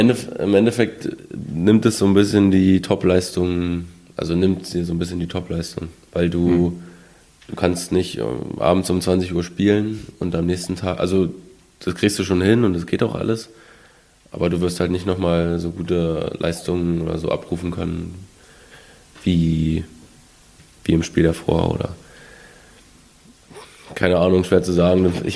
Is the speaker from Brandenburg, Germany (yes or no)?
yes; Brandenburg, Germany; Ich komme ja aus der Nähe von Berlin